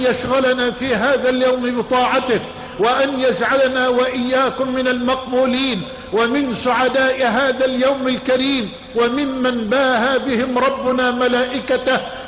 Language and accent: Arabic; Egypt; وأسألك يا سيدي أن ترفع عن بلدنا مصر الغلاء والوباء والبلاء